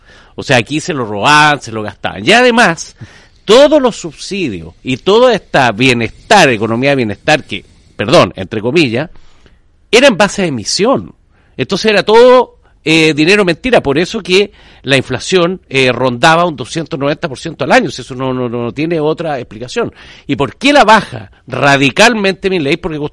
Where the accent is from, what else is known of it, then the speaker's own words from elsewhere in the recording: Chile; Sí, claro, yo soy de Chile y tenemos mucha cercanía con el país por razones obvias.